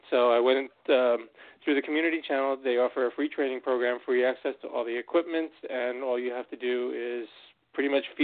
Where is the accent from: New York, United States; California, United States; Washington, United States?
New York, United States; New York City; a lot of the emotional issues and very emotional time as a New Yorker and as an American as well, but specifically in the heart of it in New York City.